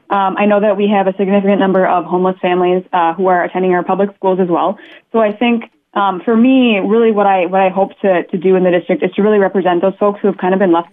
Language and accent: English; White Bear Lake, Minnesota, United States; I grew up in White Bear Lake and White Bear Township, and I went to White Bear Lake area schools.